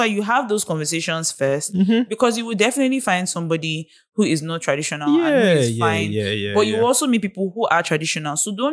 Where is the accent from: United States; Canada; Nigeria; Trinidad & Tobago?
Nigeria; Lagos; I'm from Lagos. I can't serve in Lagos and I don't want to leave the Southwest.